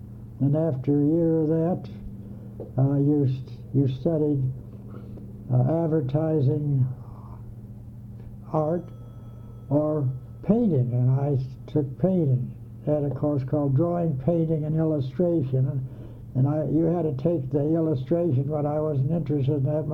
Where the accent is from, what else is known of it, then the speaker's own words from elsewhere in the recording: Chicago, Illinois, United States; I grew up in Chicago, and I didn't have any money to go to art school